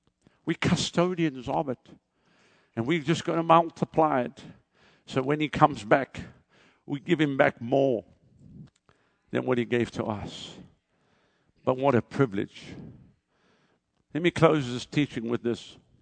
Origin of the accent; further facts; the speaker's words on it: South Africa; You see, I come from South Africa.